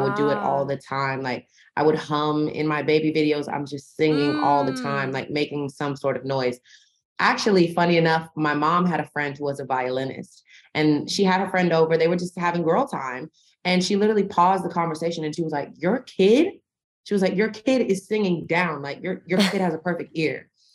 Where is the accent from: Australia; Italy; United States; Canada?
United States; the South; Don't like I come from the South.